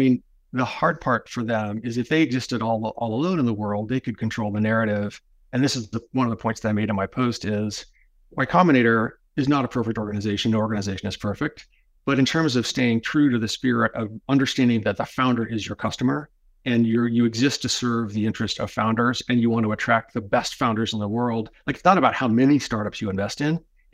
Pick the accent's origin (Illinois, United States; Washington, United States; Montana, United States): Washington, United States; Seattle; also born or lived in Bay Area, United States; You know, I grew up in Seattle. I love Seattle. I lived in the Bay Area for a long time.